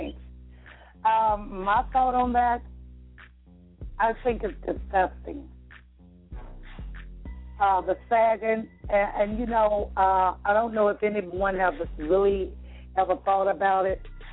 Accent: West Virginia, United States; now in New Jersey, United States; No, actually, I'm from West Virginia, so.

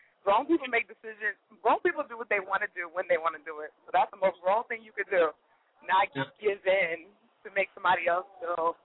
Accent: Brooklyn, New York, United States; Shut up. I'm from Brooklyn.

